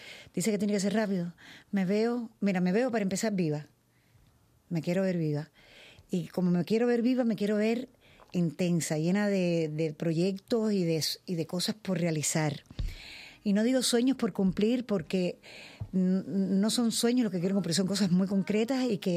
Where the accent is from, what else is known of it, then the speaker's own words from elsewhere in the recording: Cuba; moved away as an adult; Yo me fui de Cuba porque estaba viviendo un periodo especial en Cuba, año 1990